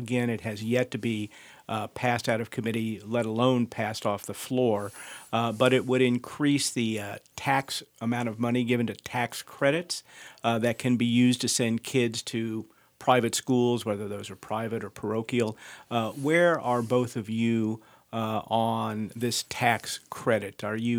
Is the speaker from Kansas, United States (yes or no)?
yes; Overland Park, Kansas, United States; Senator John Scoobel from my hometown of Overland Park, thank you very much.